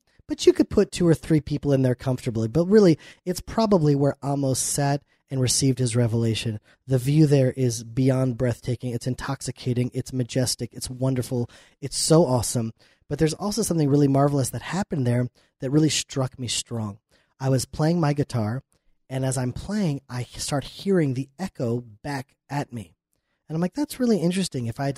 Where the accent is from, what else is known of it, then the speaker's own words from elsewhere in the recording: Atlanta, Georgia, United States; born there; And I was born in Atlanta, Georgia, in a brief period in the exile.